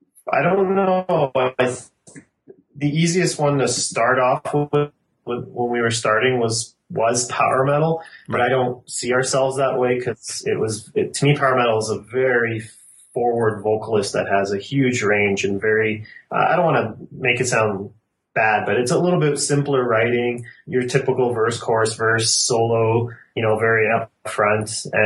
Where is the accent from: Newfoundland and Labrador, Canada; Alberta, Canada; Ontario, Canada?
Alberta, Canada; Calgary; We're all from Calgary.